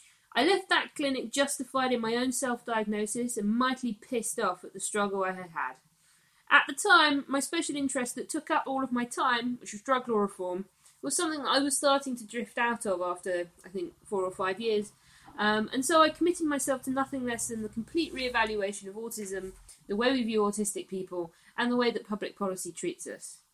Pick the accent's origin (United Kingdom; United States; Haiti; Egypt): United Kingdom; London; born there; I'm 28 years old. I was born and live in London